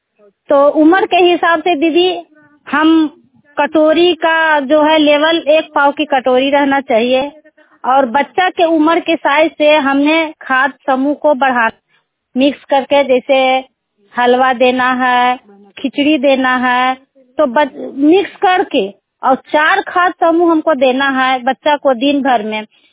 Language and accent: Hindi; Bihar, India; मैं नवादा जिला के रहने वाली हूँ, पकरी वर्मा प्रखंड।